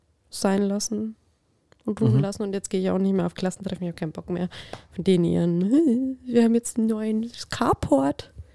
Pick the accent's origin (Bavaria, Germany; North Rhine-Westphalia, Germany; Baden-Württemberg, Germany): Bavaria, Germany; bei uns in Bayern sagt man halt auch, wenn du das schreibst, das.